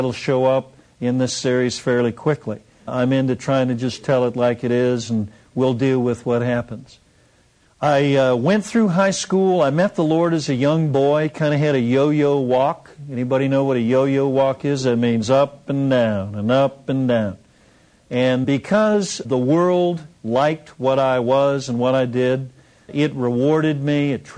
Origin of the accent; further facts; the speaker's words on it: Seattle, Washington, United States; I was born and raised in Seattle. I was kind of like the all-American boy.